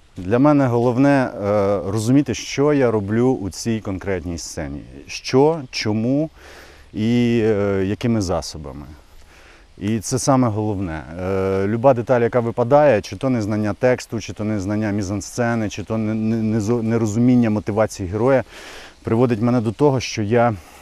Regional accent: Kyiv Oblast, Ukraine; І я виріс під Білою церквою, майже в лісі, біля лісу.

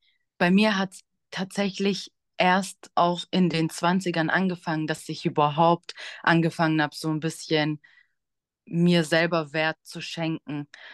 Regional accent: Baden-Württemberg, Germany; Ich komme ursprünglich aus Nähe Stuttgart. Mittlerweile wohne ich jetzt in Ludwigsburg.

